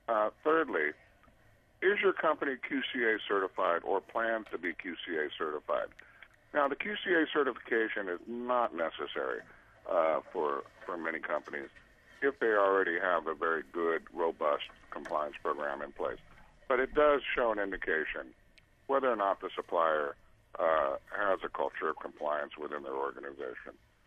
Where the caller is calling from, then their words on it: Las Vegas, Nevada, United States; Good morning, folks. I'm calling in from Las Vegas